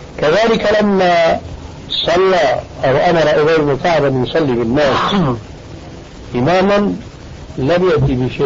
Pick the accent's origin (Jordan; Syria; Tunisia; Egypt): Syria; كما يقولون عندنا في الشام بهرك بالك،